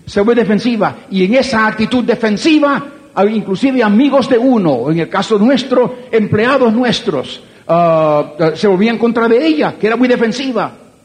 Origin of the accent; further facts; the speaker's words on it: Puerto Rico; born there; Y también yo nací en Puerto Rico. Y nací en una cultura donde el machismo es parte de la vida.